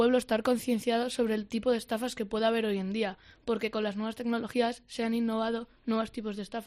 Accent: Montejos del Camino, Castile and León, Spain; Es un pueblo de León perdido, ahí la Madre de Cristo, que no se conoce, que se llama Montejos del Camino.

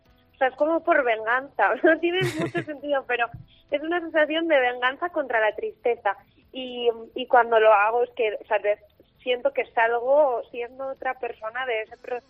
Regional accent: Pamplona, Navarre, Spain; now in Madrid, Spain; yo soy de Pamplona, entonces de repente cuando me voy a vivir a Madrid me encuentro con que he perdido todo lo que para mí era casa

